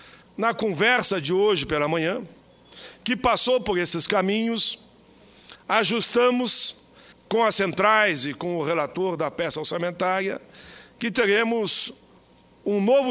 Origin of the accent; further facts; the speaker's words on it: Rio Grande do Sul, Brazil; que resultou lá no meu estado, na vitória do ex-ministro Tarso Genro para governador, quebrando um tabu. É a primeira vez que no estado do Rio Grande do Sul um governador ganha no primeiro turno.